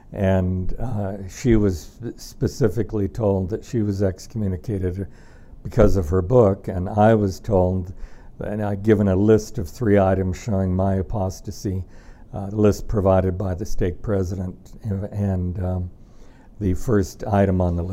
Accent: California, United States; born there; I was born in California

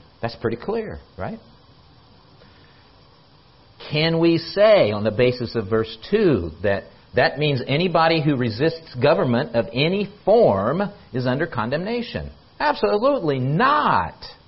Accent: United States; I'm just picking on America because I'm an American citizen. This is where I live.

